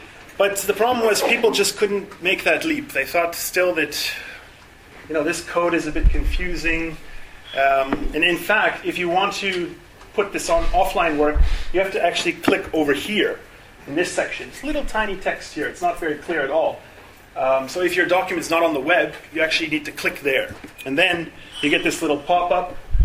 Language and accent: English; Canada; now in South Africa; And the name is Lithuanian, but I'm from Canada. And I've been living in Southern Africa for about 6 years now.